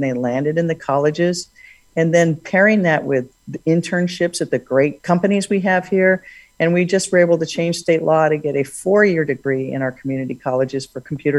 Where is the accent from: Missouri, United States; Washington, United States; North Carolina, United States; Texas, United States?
Washington, United States; Seattle; When I grew up in Seattle, the area that's called the Central District was about 70% Black.